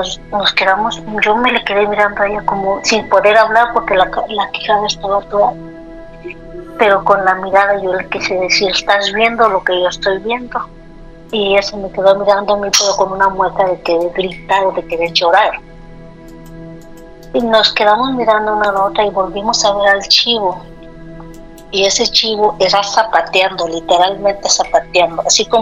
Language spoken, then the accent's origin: Spanish; Río Verde, San Luis Potosí, Mexico; Y yo soy de Río Verde, San Luis Potosí.